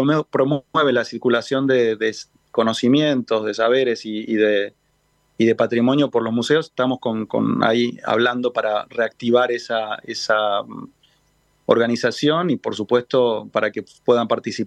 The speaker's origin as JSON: {"language": "Spanish", "region": "Entre Ríos", "country": "Argentina", "said": "yo soy de Entre Ríos, ¿no? O sea, que conozco eso."}